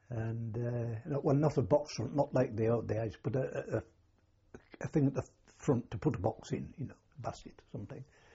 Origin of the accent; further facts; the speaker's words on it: Hull, Yorkshire and the Humber, United Kingdom; I was born in Hull.